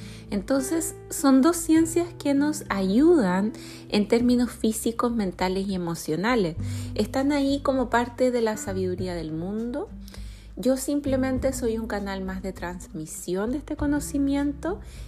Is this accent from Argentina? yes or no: no; Chile; yo vengo desde Chile